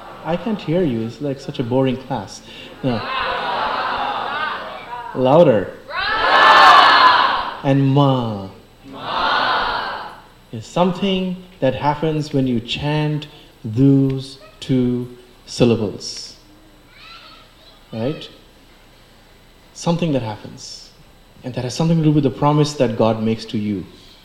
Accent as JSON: {"language": "English", "town": "Kolkata", "region": "West Bengal", "country": "India", "tie": "born or raised there", "said": "I grew up in Calcutta, and there was a betel nut shop right under my window."}